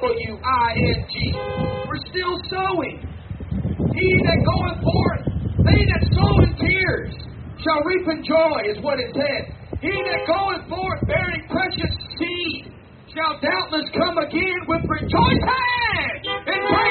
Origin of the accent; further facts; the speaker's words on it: LaGrange, United States; I have another relative that's the chief of police in the city of LaGrange, my hometown.